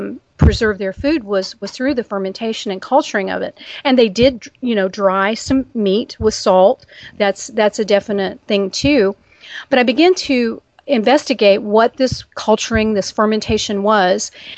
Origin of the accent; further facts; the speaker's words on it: Texas, United States; Well, honestly, I'm from Texas, and a lot of people say that Texans lack manners completely.